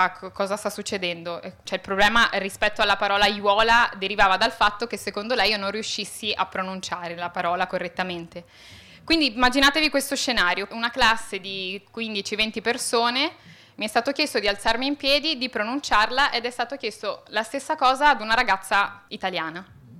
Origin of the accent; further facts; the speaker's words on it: Venice, Veneto, Italy; essendo io poi cresciuta in Italia e in particolar modo a Venezia.